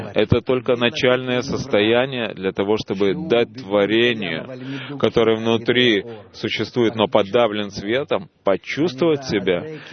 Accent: Israel; я из Израиля, и я вас смотрю по телевизору.

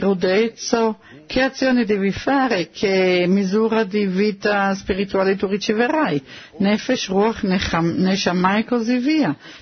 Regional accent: the south, Israel; Vengo dal sud di Israele, ho 19 anni, ho ricevuto un'educazione del tutto laica

